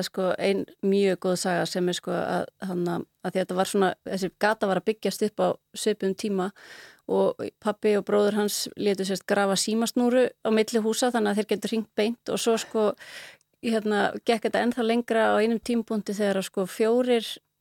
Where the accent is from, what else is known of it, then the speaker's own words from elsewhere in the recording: Mosfellsbær, Capital Region, Iceland; Já, við ólumst upp í Mosfellsveit af því að það var ekki fyrir 87 sem þetta varða bæ